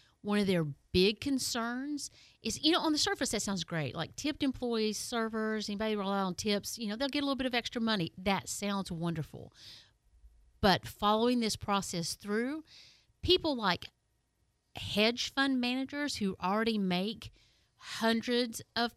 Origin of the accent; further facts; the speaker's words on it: Tennessee, United States; I'm from East Tennessee, so this is kind of a personal reference